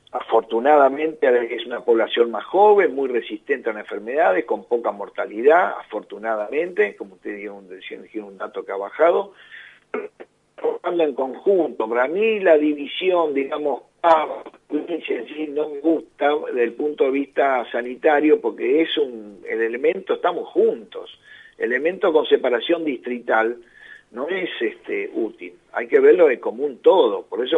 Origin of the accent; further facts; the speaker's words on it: Corrientes, Argentina; now in Buenos Aires, Argentina; Yo soy de Corrientes, pero vivo acá, en Buenos Aires.